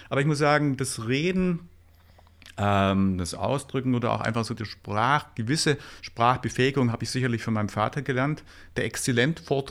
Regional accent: Ulm, Baden-Württemberg, Germany; das als echter Ulmer.

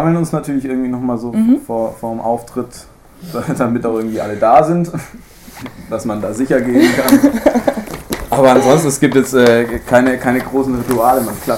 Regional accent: Ulm, Baden-Württemberg, Germany; ich komme aus Ulm

